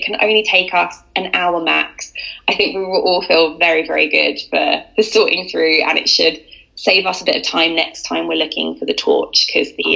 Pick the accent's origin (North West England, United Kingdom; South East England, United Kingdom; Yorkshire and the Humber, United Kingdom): South East England, United Kingdom; Brighton; also born or lived in London; I'm from Brighton, so I live back in Brighton now.